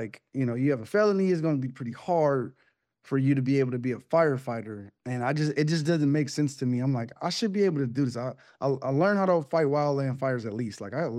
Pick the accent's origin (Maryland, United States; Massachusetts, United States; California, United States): California, United States; I grew up in the San Fernando Valley. I'm a city kid